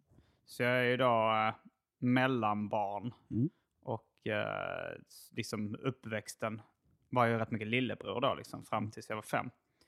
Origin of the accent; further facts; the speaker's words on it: Hjärup, Skåne, Sweden; born there; Men jag är född 1978 i Skåne. En liten sovstad mellan Malmö och Lund som heter Järup.